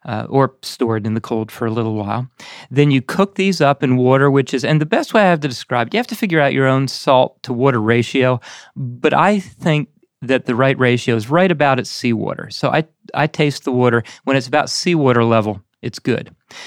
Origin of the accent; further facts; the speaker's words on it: Pennsylvania, United States; also born or lived in Georgia / Minnesota; I was brought up in Pennsylvania. No boiled peanuts. Oh, so sad for most of my life. Then down to Georgia where I discovered them, and they were just amazing. Then up to Minnesota where there were none.